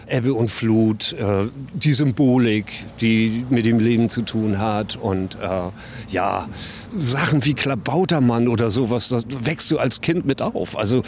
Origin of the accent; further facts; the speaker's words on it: Hamburg, Germany; Das Wilhelmsburger Bahnhofsviertel, wo ich groß geworden bin